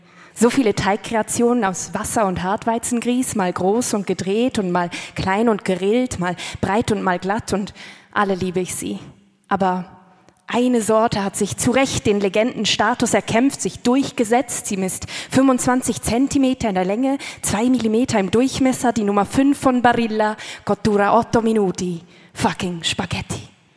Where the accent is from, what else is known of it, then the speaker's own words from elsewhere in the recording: Switzerland; Ich komme aus der Schweiz, aber ich kann auch richtig reden, kein Problem. Tut mir leid, dass ich aus der Schweiz komme. Aber meine Mama, die kommt aus Italien. Folglich bin ich halbe Italienerin